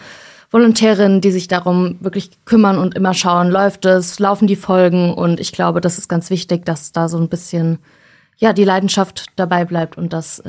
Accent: Darmstadt, Hesse, Germany; born there; Ich bin selbst in Darmstadt geboren.

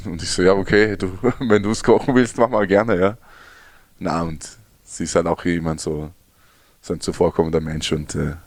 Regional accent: Eckenburg, Germany; im Sommer vor allem, wenn keine Schule war, sind wir immer jeden Vormittag in die Halle gegangen bei uns in Eckenburg

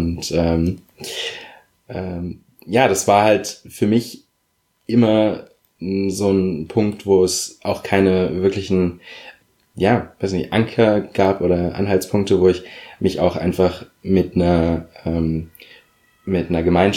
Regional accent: Berlin, Germany; Ich bin in Berlin aufgewachsen

